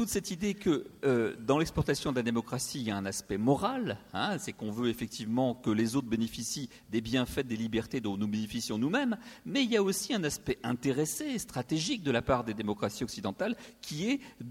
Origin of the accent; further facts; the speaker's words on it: France; ça m'amène aussi à une espèce d'autocritique en tant que Français.